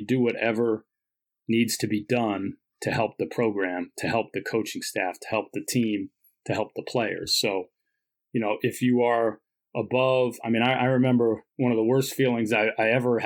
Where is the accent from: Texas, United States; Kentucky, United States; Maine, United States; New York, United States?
New York, United States; Syracuse; I had this image of St. John's from growing up in Syracuse